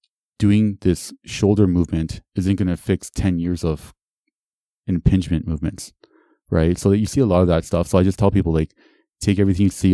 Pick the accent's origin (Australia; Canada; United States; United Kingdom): Canada; I'm like, I'm from Canada, bro.